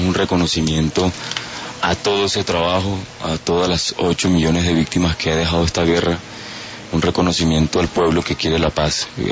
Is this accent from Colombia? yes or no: yes; Colombia; hemos cambiado a raíz de toda esta coyuntura histórica nuestra manera de pensar como colombianos